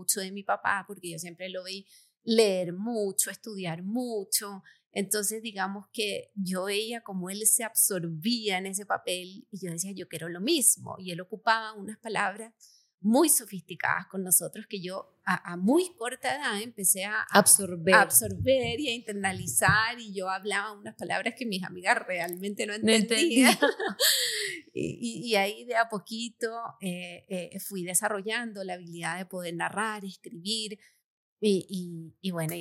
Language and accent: Spanish; Chile; yo nací en Chile, toda mi vida viví allá en una familia, sí, súper unida, súper árabe